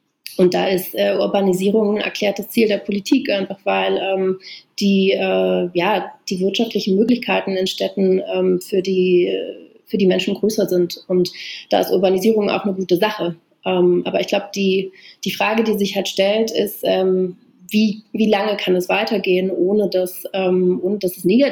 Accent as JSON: {"language": "German", "region": "Brandenburg", "country": "Germany", "tie": "born or raised there", "also_born_or_lived": "Berlin", "moved": "as an adult", "lives_now": "Brussels, Belgium", "said": "Also ich bin halt in Brandenburg geboren und aufgewachsen, in so einem 500-Seelen-Ort. Und ich bin halt eigentlich erst zur Mitte meines Studiums nach Berlin gezogen"}